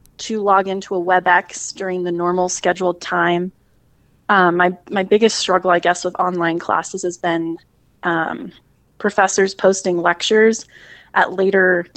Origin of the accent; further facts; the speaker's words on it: Missoula, Montana, United States; now in Bozeman, United States; I am from Montana. I am originally from Missoula. I am fully a Bozeman woman now.